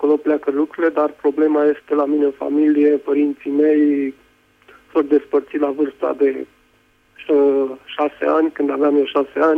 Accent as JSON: {"language": "Romanian", "town": "Arad", "region": "Arad County", "country": "Romania", "said": "sunt din Arad."}